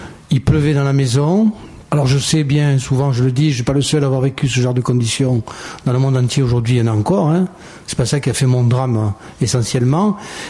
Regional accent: Marseille, Provence-Alpes-Côte d'Azur, France; Je suis de Marseille, vous l'avez compris ? Non ? Par l'accent ? Je suis de Marseille, le quartier de la Belle de Mai.

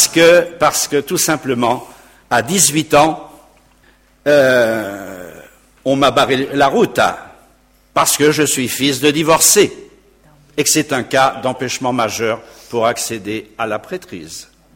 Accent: Tours, Centre-Val de Loire, France; nous venons de Tours. À Tours, j'étais enseignant dans un collège catholique

